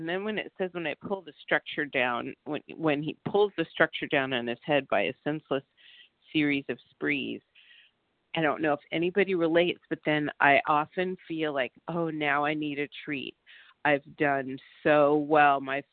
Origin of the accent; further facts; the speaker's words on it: California, United States; I'm from Southern California.